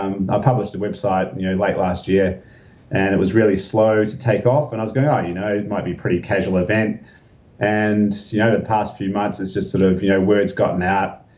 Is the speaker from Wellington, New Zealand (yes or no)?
yes; Lower Hutt, Wellington, New Zealand; I am actually from Lower Hutt myself, so I'm a Wellington.